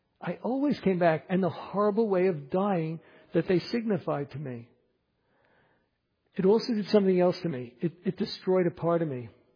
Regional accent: New York City, New York, United States; When I grew up in the Bronx, there was something that both fascinated me as well as terrified me.

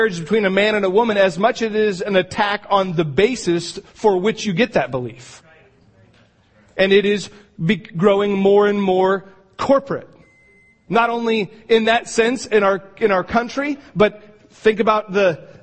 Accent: United States; and I love America, and I'm thankful that I'm an American, and I am grateful for that fact.

